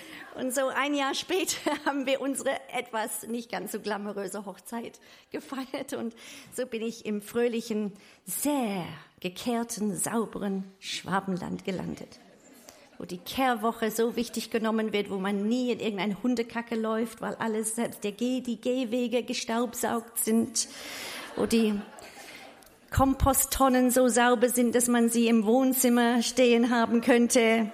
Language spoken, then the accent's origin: German; England, United Kingdom; now in Reutlingen, Germany; Ich komme ursprünglich aus England, aber heute aus Reutlingen, beziehungsweise gestern aus Reutlingen.